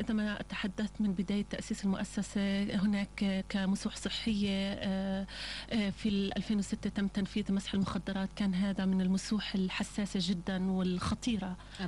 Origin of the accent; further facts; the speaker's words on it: Palestine; فرصة إلنا كفلسطينيين وأيضا فرصة إلنا كعرب